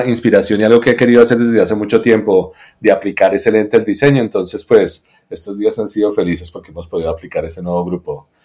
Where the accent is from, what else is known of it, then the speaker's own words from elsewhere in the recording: Colombia; now in United States; como ya todo el mundo debe saber. Yo nací en Colombia y crecí en Colombia. Estudié aquí en Estados Unidos durante, no sé, creo que los últimos 20 y algo años.